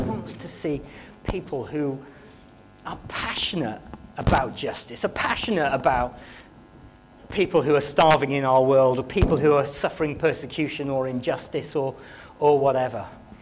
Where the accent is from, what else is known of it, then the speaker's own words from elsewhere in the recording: United Kingdom; being very British, we can be very polite